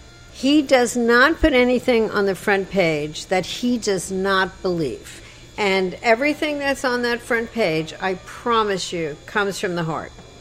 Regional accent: New York, United States; And I'm as a woman and as a New Yorker, I do not understand this whole racist, bigot, sexist thing with Donald.

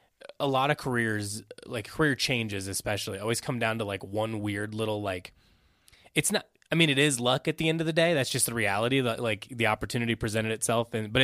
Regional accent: Indiana, United States; now in Chicago, United States; I'm from Indiana originally. I moved to Chicago because of the first job I got like offered.

